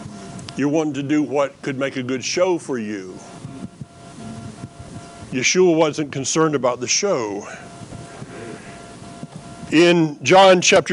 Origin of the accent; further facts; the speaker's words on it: the South, United States; and by the way, I know I'm from the South, but I'm not going to eat bacon anymore.